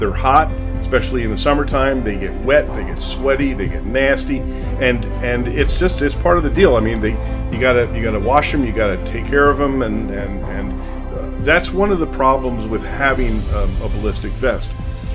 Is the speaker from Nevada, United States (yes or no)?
yes; Las Vegas, Nevada, United States; This was in my hometown of Las Vegas.